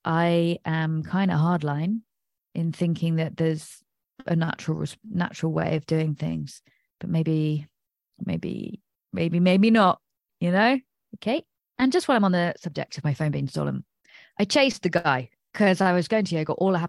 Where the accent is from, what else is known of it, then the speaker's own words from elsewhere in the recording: Nottingham, East Midlands, United Kingdom; You know, I'm from Nottingham, so I wasn't naive